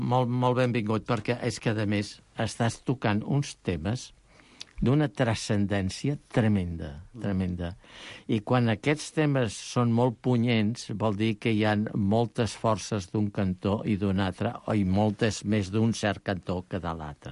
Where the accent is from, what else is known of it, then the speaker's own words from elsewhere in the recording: Barcelona, Catalonia, Spain; jo, com soc de Barcelona, però tota la meva família és de Lleida